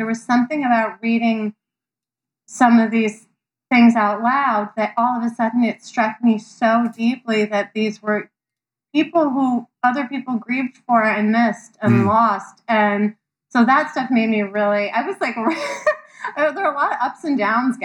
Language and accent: English; Ithaca, New York, United States; I grew up in Ithaca in upstate New York, and people always say, "Oh, you're from Ithaca. Why didn't you go to Cornell?" I'm from Ithaca, and I love Ithaca